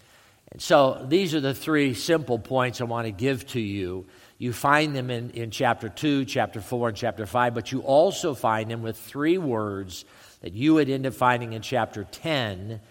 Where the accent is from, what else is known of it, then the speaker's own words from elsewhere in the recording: California, United States; because I'm from California and you don't yell at people.